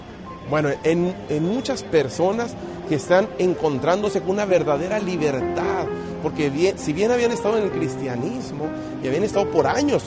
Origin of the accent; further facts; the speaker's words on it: Tamaulipas, Mexico; born there; yo estoy en Sonora, que es la parte noroeste del país de México, pero yo nací en Tamaulipas, que es el noreste